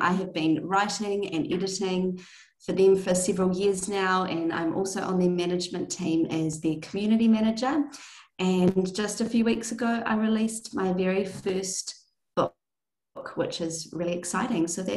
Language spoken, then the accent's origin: English; New Zealand; I am a Kiwi or a New Zealand girl living in Auckland by the beach